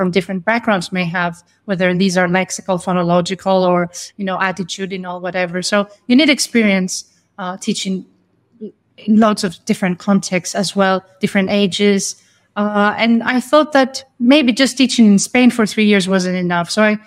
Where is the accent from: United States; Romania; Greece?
Greece; Athens, Attica; English is a second language; Sure. Well, I'm from Athens, Greece.